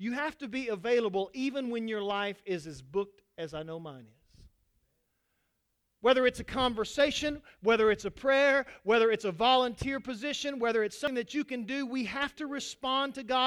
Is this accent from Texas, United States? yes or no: yes; Texas, United States; I grew up in West Texas, and some of the places in West Texas are very beautiful.